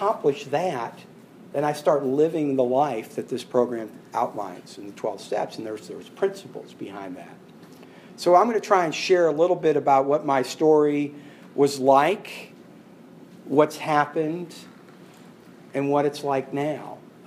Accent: Dublin, Ohio, United States; also born or lived in Cleveland; I grew up in Ohio. I was born in Cleveland and grew up just outside of Columbus in a town called Dublin.

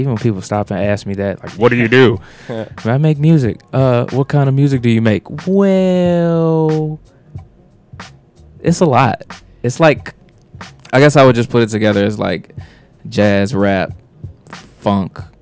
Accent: Dolton, Illinois, United States; accent: Chicago; I'm actually from Dalton, but I rep Chicago, but I can't forget where I'm from.

